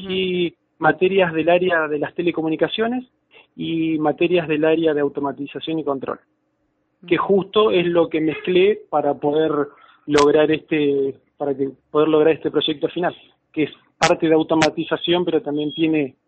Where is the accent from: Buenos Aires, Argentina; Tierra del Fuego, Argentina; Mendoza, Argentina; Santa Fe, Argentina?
Santa Fe, Argentina; yo soy de Santa Fe, venía de una escuela técnica de Santa Fe